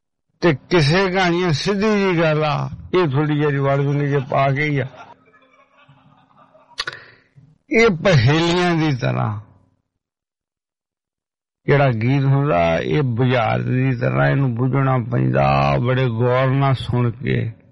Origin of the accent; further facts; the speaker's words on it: Tajpura, Punjab, India; north India ਦਾ ਪਹਿਲਾ ਸਾਡਾ ਪਿੰਡ ਤਾਜਪੁਰਾ